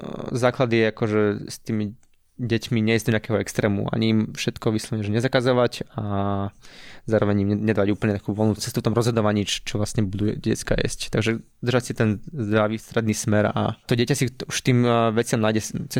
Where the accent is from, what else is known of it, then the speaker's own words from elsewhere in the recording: Rusovce, Bratislava Region, Slovakia; A s tým, že ja som z Rusovej, tak som to mal tiež kvázi pod nosom a mohol som tam chodiť celkom často